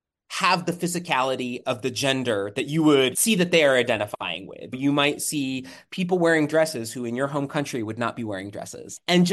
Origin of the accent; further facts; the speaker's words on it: West Virginia, United States; I am brown and I grew up in West Virginia. Like, I'm an Appalachian kid